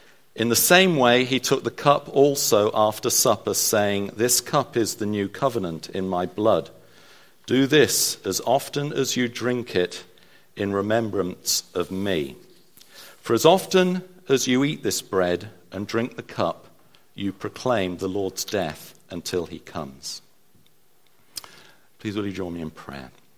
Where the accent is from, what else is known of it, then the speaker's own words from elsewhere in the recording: United Kingdom; I'm British, you notice, you know, that's not the sort of British thing to do.